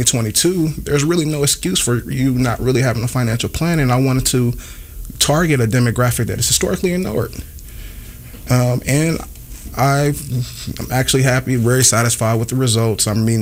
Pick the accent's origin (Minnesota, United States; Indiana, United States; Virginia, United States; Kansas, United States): Kansas, United States; Kansas City; I grew up in the Kansas City area, born at KCK. Yes, proud. Born off of 13th and Quindaro originally. I take pride in that.